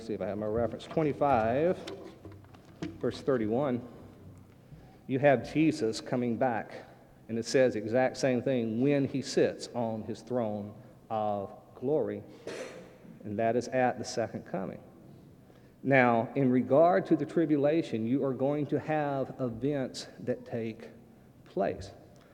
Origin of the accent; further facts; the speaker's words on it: Swift Creek, North Carolina, United States; Now, actually, I grew up right around Swift Creek, North Carolina. I would say Cary, but that's too dignified.